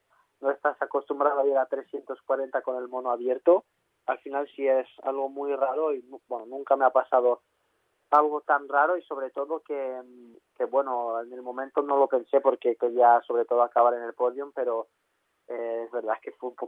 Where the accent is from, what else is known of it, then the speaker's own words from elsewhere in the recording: France; Spanish is a second language; siendo el primer francés en haber ganado MotoGP